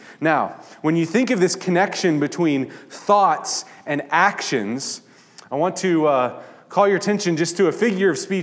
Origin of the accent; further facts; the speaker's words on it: Kansas, United States; I grew up in the Midwest, in Kansas in particular, and there are lots of cattle farms in Kansas